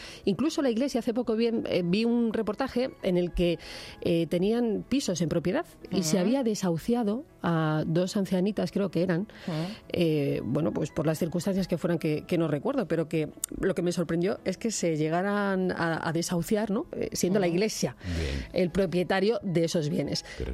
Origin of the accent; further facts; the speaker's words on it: Spain; Yo como española y como ciudadana considero que se debe regularizar